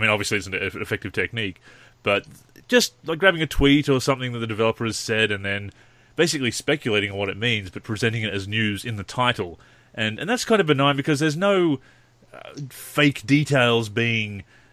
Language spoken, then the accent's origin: English; Australia; which, of course, we are very biased towards being Australian ourselves.